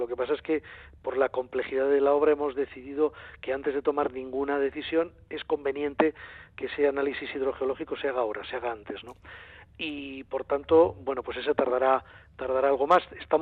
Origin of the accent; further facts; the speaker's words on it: Basque Country, Spain; yo pues soy vasco